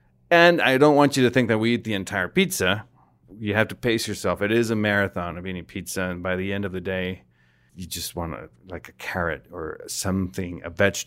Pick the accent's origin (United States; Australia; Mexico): Mexico; I'm from Mexico.